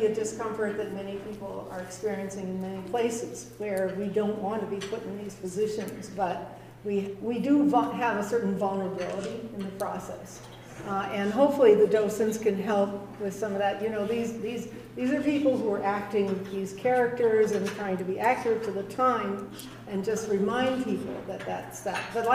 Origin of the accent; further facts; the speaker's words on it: Chicago, Illinois, United States; I'm a Chicagoan too, so I had my ideas about the South before I got here too.